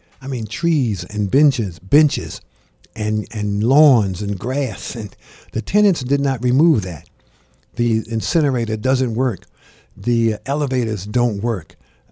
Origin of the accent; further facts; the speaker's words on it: New York, United States; When I was growing up in the Kingsborough Housing Project, it was an ideal place to live.